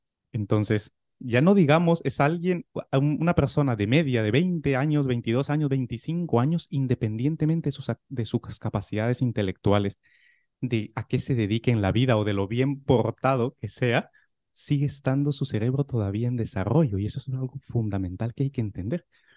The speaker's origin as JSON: {"language": "Spanish", "country": "Guatemala", "moved": "as an adult", "lives_now": "Palma de Mallorca, Spain", "said": "Yo soy guatemalteco y nacionalizado en España. Hice la carrera de medicina allí en mi país. Vine a España a hacer la residencia en neurocirugía en el Hospital Clínico San Carlos en Madrid. Y llevo 6 años ya trabajando como neurocirujano staff en Palma de Mallorca"}